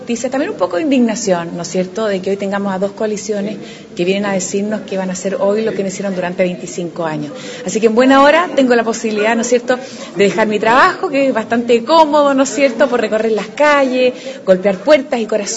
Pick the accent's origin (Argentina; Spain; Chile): Chile; lo hago como ciudadana, como chilena